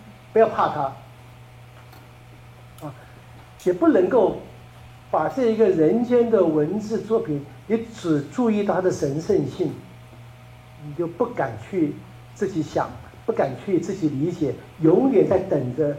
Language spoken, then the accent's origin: Chinese; Taiwan; 至少我在台湾长大的哈，我知道，我台湾长大，我在出国念书之前，这方面没有人训练